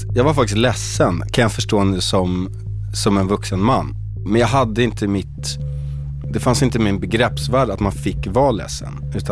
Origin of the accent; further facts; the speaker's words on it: Lidingö, Stockholm County, Sweden; jag är från Lidingö då